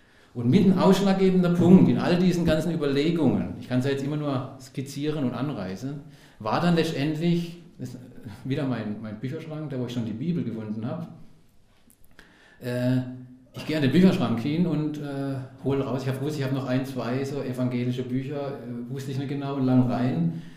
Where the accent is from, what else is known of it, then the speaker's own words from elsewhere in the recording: Karlsruhe, Baden-Württemberg, Germany; Dann habe ich gedacht, Pforzheim, ich komme aus Karlsruhe.